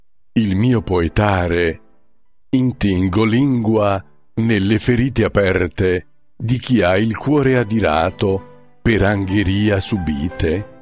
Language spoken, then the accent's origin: Italian; Saviano, Campania, Italy; born there; nel mio paesino, dove io sono nato, a Saviano, e penso non molto distante da casa mia.